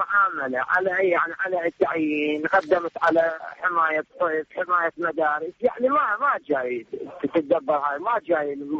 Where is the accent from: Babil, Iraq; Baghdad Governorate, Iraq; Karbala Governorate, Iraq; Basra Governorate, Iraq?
Basra Governorate, Iraq; أنا يعني من أهل البصرة، نعم، بس أنا من سكنة الجرمة.